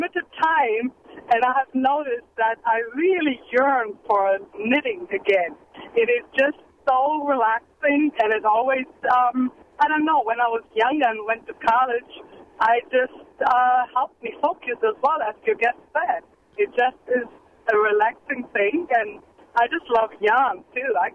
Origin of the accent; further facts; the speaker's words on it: Germany; moved away; Oh, my knitting story is I'm originally from Germany, and I am 52 years old, and I grew up with my sister.